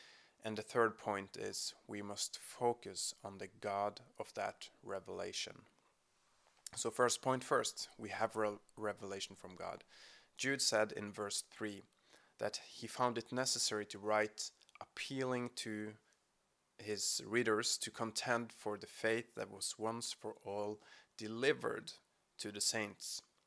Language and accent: English; Norway; English is a second language; from Norway. I'm a pastor in a small church here on the west coast.